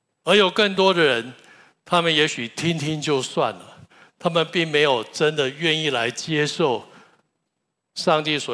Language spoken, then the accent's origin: Chinese; Taiwan; 这里的芥菜跟我们传统上我们台湾人认识的芥菜是不一样的